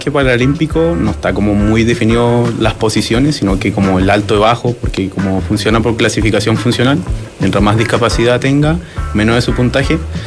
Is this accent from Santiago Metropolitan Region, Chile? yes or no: no; Calbuco, Los Lagos, Chile; como somos de Calbuco, igual era muy lejos y los recursos no estaban a disposición